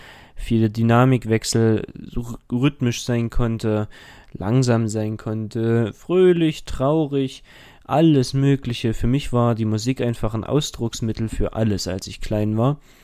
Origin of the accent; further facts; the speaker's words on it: Dresden, Saxony, Germany; ich komme aus Dresden und gehe dort auch zur Schule, und zwar aufs Landesmusikgymnasium